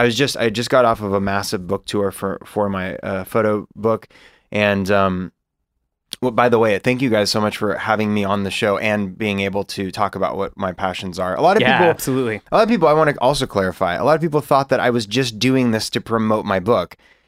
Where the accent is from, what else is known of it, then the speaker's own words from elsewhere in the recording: Los Angeles, California, United States; Los Angeles.